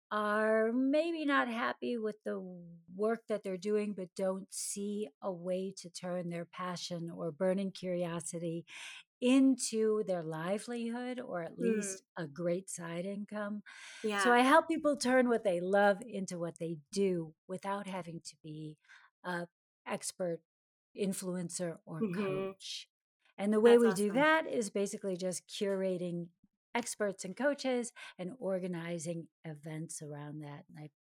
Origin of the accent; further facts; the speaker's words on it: United States; moved away as an adult; now in Germany; So, yes, I am an American actor. I was a professional actor in the States